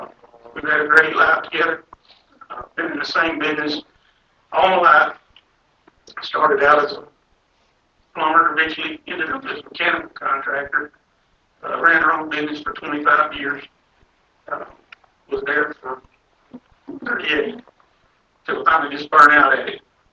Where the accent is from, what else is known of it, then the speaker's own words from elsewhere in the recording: Texas, United States; But I was born and raised in Ellis County. I'm third generation. Education was, I spent a little time in Palmer, Ferris, Lancaster, Finch, Meadow